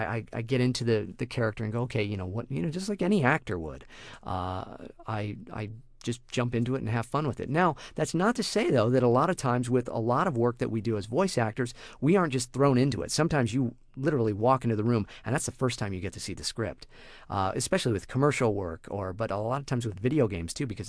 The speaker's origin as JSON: {"language": "English", "town": "Santa Barbara", "region": "California", "country": "United States", "tie": "born or raised there", "said": "the radio station I was working at in Santa Barbara, my hometown."}